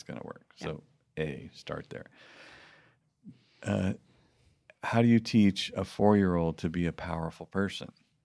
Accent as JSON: {"language": "English", "country": "United Kingdom", "accent": "British", "said": "So don't be thrown. by my British accent."}